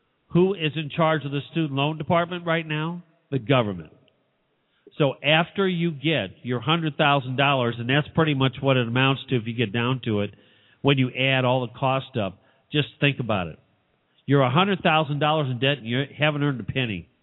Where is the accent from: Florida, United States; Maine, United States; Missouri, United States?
Missouri, United States; St. Louis; Hey, look, I came from St. Louis. I guarantee you in St. Louis, there were people up there who were taking big advantage of the fact that they didn't need a voter card.